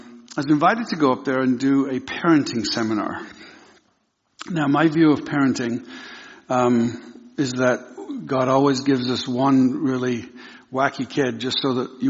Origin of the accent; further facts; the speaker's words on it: England, United Kingdom; And I was raised in England.